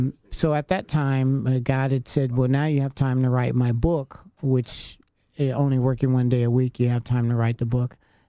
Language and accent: English; Columbus, Ohio, United States; I grew up on my first 12 years of my life, I grew up on the west side, what they call the bottom, Shulks Avenue, actually. And then later on, we moved out on the east side near James Road.